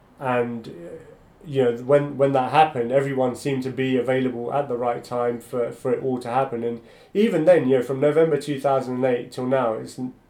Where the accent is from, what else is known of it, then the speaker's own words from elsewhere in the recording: Newham, London, United Kingdom; you know, Newham. And I was born here, raised here. All my brothers were, you know, we were born and raised in Newham.